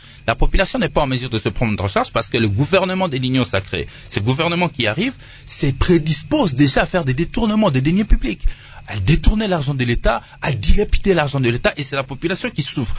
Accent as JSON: {"language": "French", "region": "Kinshasa", "country": "DR Congo", "said": "je suis de Kinshasa"}